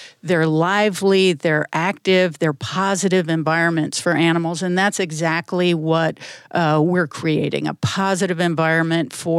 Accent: Wisconsin, United States; I'm not. I relocated from Wisconsin. And for many of the same reasons, it's so beautiful here.

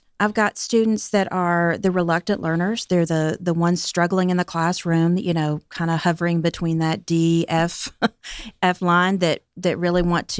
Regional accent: Kentucky, United States; Both of my parents were teachers. I grew up in Kentucky in a rural area

